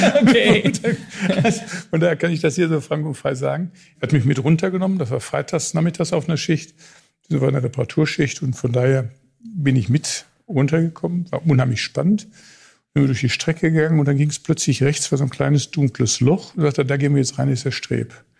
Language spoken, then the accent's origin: German; Herne, North Rhine-Westphalia, Germany; born or raised there; also born or lived in Datteln